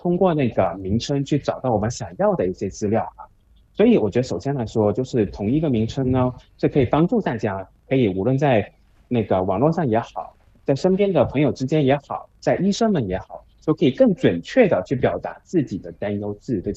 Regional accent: Hong Kong; 我是来自香港，然后呢，我的父母是来自于上海，就是在中国大陆的。

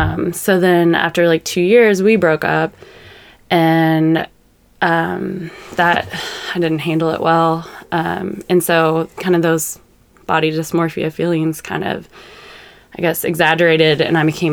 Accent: Jeffersonville, Indiana, United States; now in Louisville, United States; Well, Jeffersonville, Indiana, but basically, yeah. I went to school in Louisville. I went to Presentation all girls school, so I have a lot of Louisville friends, and then I've pretty much lived here, I mean, most of my life, yeah.

